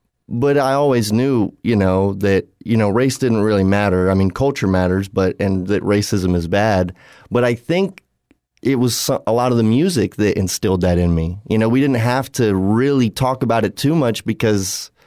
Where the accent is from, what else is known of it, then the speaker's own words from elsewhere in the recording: United States; just learning about a different culture, I think was really important as a young suburban white kid growing up in America.